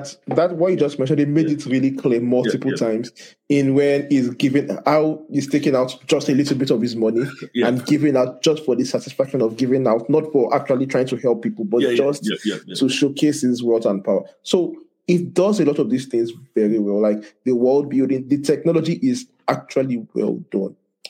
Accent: Nigeria; I'm Nigerian

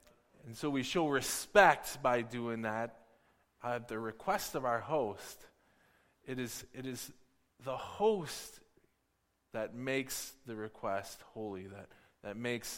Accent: Michigan, United States; moved away as an adult; now in Edmonton, California, United States; before that, we're from Michigan. We moved from there, from Michigan, to Canada, to Alberta.

